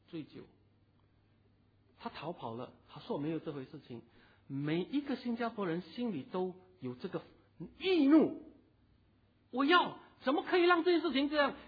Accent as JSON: {"language": "Chinese", "country": "China", "said": "但是我们中国人很注意到，我们一定要孝敬父母"}